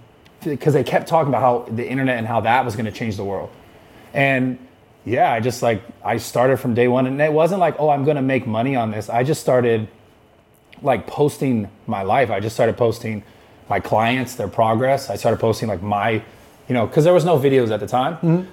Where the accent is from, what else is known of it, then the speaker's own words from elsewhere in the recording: Pacifica, California, United States; It felt like a bigger version of my hometown, Pacifica, California.